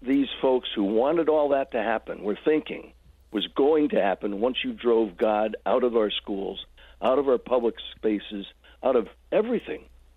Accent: New York, United States; The case was in New York. I was growing up in New York. My dad's last duty station was in New York.

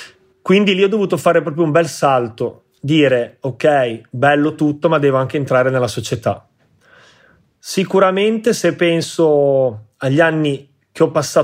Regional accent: Pontinvrea, Liguria, Italy; io sono cresciuto a Pontinvrea, che è un piccolo paese dell'entroterra ligure, 800 abitanti, e sono cresciuto proprio selvaggio nel bosco, libero.

